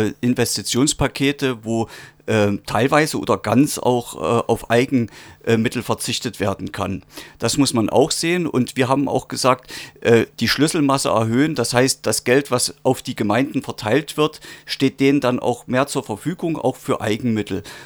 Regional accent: Saalfeld, Thuringia, Germany; Ich komme ja aus Saalfeld.

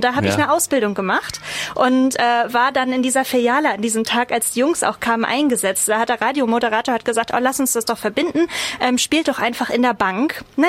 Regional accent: Schleswig-Holstein, Germany; Ich komme nämlich aus Schleswig-Holstein eigentlich

